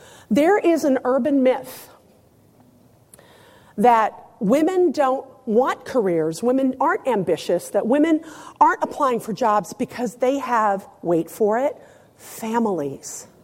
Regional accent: San Diego, California, United States; also born or lived in Naples, Italy; I was born in Naples, Italy, to an Italian mother who was from Castiglione del Lago, Italy, which is in Umbria. And my father was born in Boston, was an American citizen in the United States Navy. He met my mother there, and we relocated with the family to San Diego

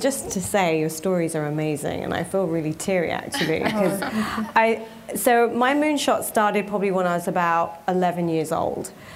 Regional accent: England, United Kingdom; now in United States; I was this woman from England. I didn't have an Ivy League background. I wasn't, you know, hadn't founded a company before. I moved here. I had this funny accent that half the people didn't understand.

